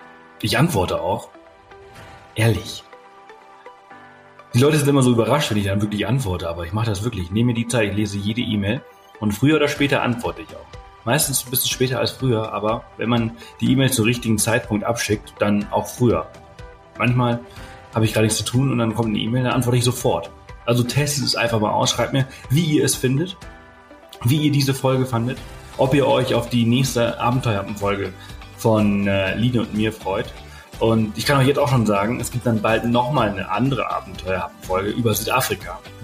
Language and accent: German; Germany; wenn die fragen, wo kommst du her, und du sagst Deutschland, erzählen die dir immer irgendwas über Deutschland